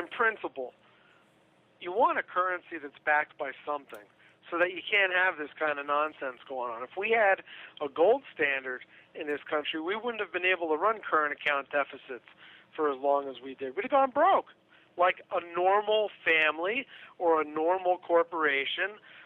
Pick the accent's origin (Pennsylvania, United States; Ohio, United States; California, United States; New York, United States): Pennsylvania, United States; Or, here, my home state, Pennsylvania, a few days ago, downgraded.